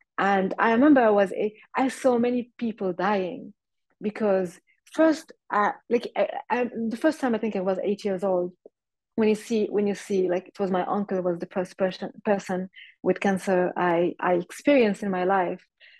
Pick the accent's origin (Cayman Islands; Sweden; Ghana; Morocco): Morocco; English is a second language; I grew up in Morocco